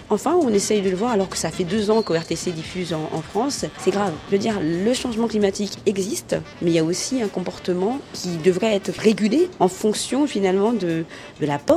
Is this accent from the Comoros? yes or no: yes; Comoros; je me suis présentée en tant que franco-comorienne parce que je suis française et comorienne.